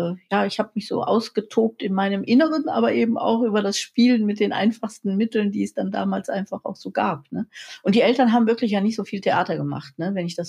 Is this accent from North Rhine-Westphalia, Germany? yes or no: yes; Mönchengladbach, North Rhine-Westphalia, Germany; born there; Also ich bin geboren am Niederrhein in Mönchengladbach und habe zwei ältere Schwestern.